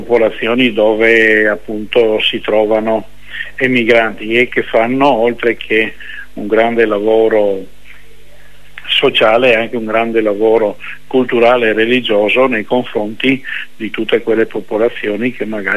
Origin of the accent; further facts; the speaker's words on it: Veneto, Italy; anche io come veneto, come italiano